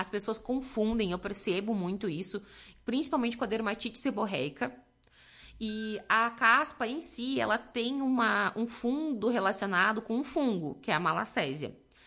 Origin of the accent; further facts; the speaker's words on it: Lagoa Vermelha, Rio Grande do Sul, Brazil; born there; eu sou gaúcha, nascida em Lagoa Vermelha